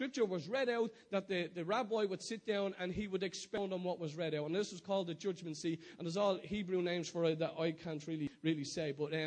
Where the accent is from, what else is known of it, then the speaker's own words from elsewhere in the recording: Dublin, Leinster, Ireland; in my hometown. I'd like it to be in Dolphin's Barn, in the flats, where all the visions and dreams that God has given me